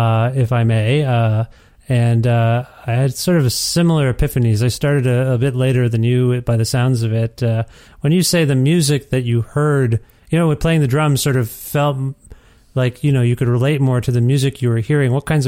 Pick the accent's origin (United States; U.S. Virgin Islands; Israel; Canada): Canada; Ontario; now in Alberta, Canada; I'm originally from Ontario, so I just moved to Alberta in January